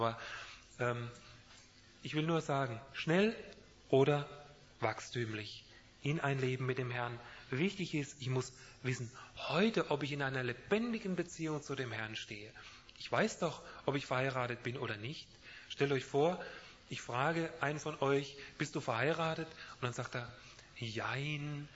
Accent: Kassel, Hesse, Germany; auch in meiner Heimat oben im Kasseler Raum

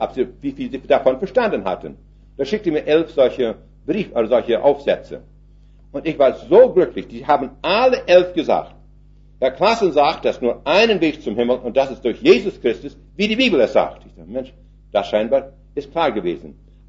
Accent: Canada; ich brauche nur sagen, ich bin aus Kanada.

